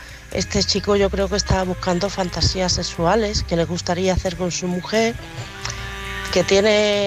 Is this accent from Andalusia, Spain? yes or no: yes; Andalusia, Spain; accent: Andalusian; Perdón, soy un poco andaluza.